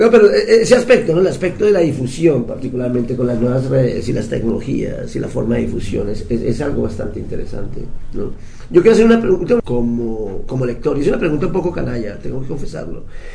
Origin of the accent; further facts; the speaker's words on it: Colombia; Yo es que soy colombiano